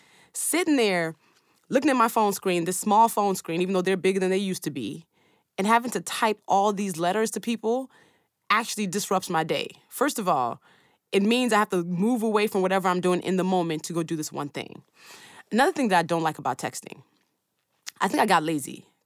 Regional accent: Nigeria; because I'm Nigerian.

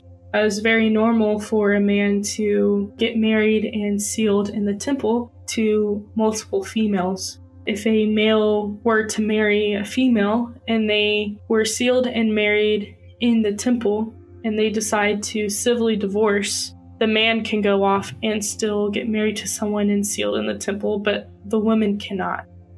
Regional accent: Kentucky, United States; moved away as an adult; also born or lived in Utah; I am 20 years old. I was born and raised in Kentucky. I recently moved out in 2020 to Provo, Utah.

